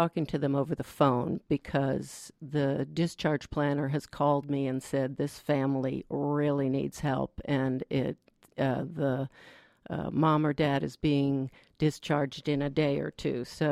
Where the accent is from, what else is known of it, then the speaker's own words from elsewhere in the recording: Northeast, United States; Basically, I grew up in the Northeast and have a little bit of a checkered past